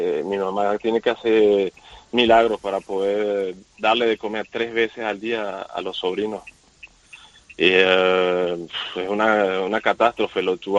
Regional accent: Venezuela; now in Paris, France; Yo cuando me vine de Venezuela las cosas no estaban tan malas como ahorita, y poco a poco toda mi familia se ha ido de Venezuela

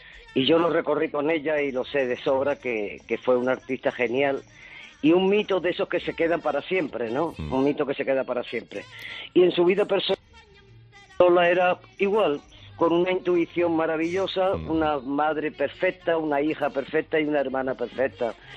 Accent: Spain; Yo en este país, que es el mío, que soy española de los pies a la cabeza, yo soy española

